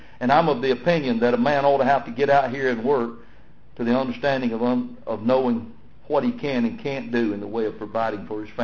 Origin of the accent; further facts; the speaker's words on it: Alabama, United States; I'm from Cherokee County down here in Alabama.